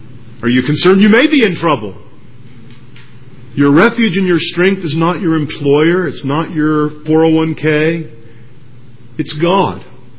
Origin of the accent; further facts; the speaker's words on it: United States; Quite frankly, it's kind of embarrassing being an American when you read a passage like this